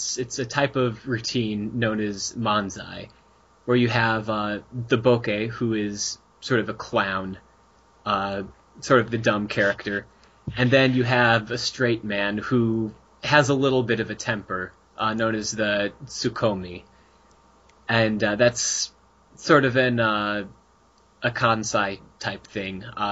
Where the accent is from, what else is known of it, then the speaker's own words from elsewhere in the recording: United States; I'd say this must be a cultural thing, but I'm pretty sure we're all American here.